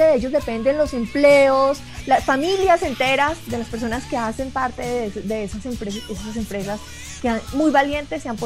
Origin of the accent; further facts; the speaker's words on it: Cali, Valle del Cauca, Colombia; now in Bogotá, Colombia; yo no soy de Bogotá, yo soy de Cali. La vez que cogí mi maletica, me subí en un bus y dije, me voy a Bogotá a salir adelante como profesional.